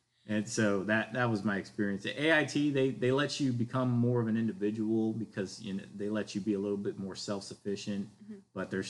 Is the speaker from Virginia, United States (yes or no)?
yes; Virginia, United States; You're talking to a guy that, I was born and raised in Virginia. And so I had only traveled outside the States one time.